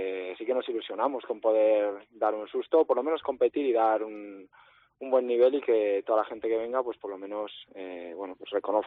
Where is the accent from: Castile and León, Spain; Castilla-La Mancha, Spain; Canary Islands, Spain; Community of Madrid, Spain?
Castile and León, Spain; Valladolid; mis abuelos por parte de madre, pues de Oviedo, de Oviedo Capital. Y bueno, aparte, yo soy de Valladolid.